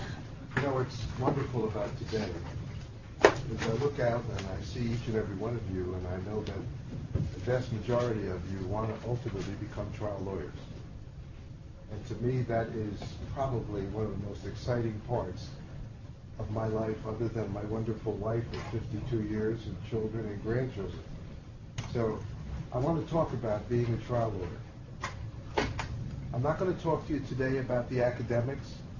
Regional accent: New Jersey, United States; I'm from New Jersey, and I tried cases in New York and New Jersey.

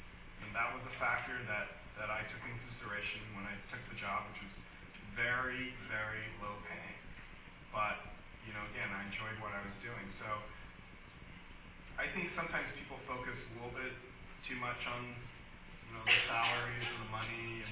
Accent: California, United States; I'm originally from California, so at a certain point I want to get back to California.

